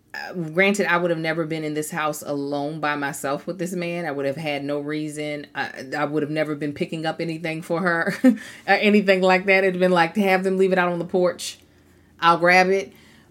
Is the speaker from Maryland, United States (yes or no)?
yes; Baltimore, Maryland, United States; "Oh, I'm from Baltimore. We love crabs. I'm allergic to crabs now."